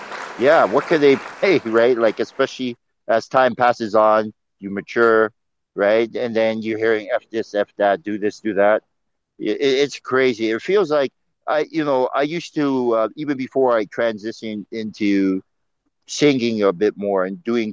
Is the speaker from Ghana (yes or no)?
yes; Ghana; because I'm from Ghana, that's my roots